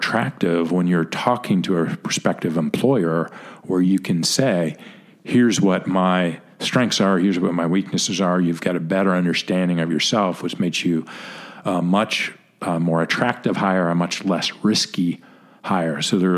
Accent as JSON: {"language": "English", "town": "Pittsburgh", "region": "Pennsylvania", "country": "United States", "tie": "born or raised there", "said": "I grew up in Pittsburgh. We kind of lived in an area that was a little bit like the Buckhead of Pittsburgh"}